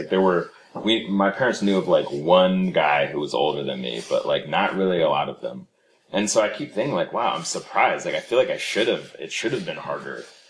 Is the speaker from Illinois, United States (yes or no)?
no; Berkeley, California, United States; I think it was also the benefit of growing up in Berkeley.